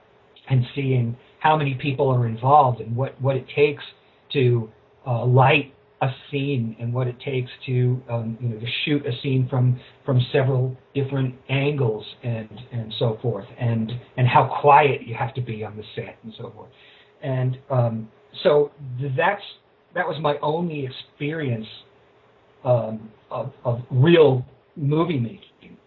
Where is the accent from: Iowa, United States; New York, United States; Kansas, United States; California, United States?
New York, United States; Port Washington; A friend of mine in my hometown of Port Washington, his parents were quite wealthy